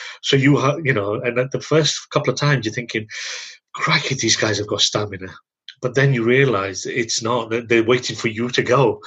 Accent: India; first language Punjabi; English is a second language; also born or lived in England; No. I grew up speaking Punjabi. Punjabi is my native language. It's spoken by my parents. And when I went to school, that's the first time I was exposed to English.

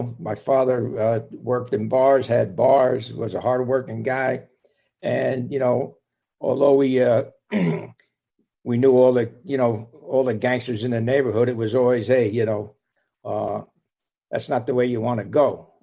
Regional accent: Paterson, New Jersey, United States; I grew up in Paterson, New Jersey.

